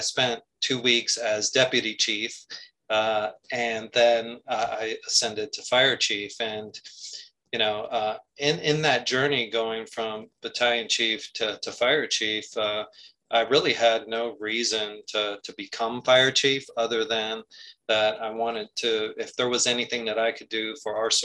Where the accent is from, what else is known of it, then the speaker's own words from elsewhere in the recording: Hialeah, Florida, United States; also born or lived in New Jersey; I was fortunate to really get on with my hometown department, which was the city of Hialeah, where I grew up since I was two, originally from Jersey, but moved to South Florida at an early age.